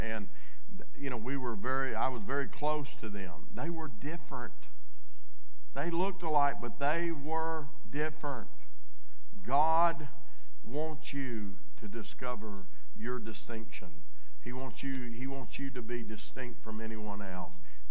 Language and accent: English; Arkansas, United States; Now, I know none of you ever did this, but I'm from Arkansas, okay?